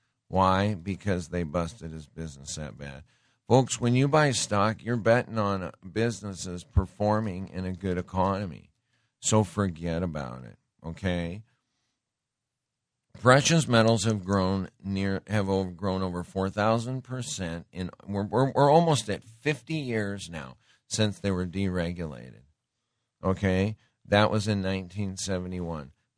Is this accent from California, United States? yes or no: no; Montana, United States; I can tell you from growing up in Montana and being exposed to cattle ranches, you don't want to get into livestock.